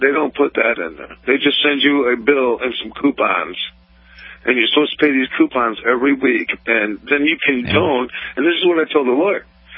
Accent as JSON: {"language": "English", "region": "Florida", "country": "United States", "said": "Well, what happened is you know, I came back to Florida. I'm from Florida originally."}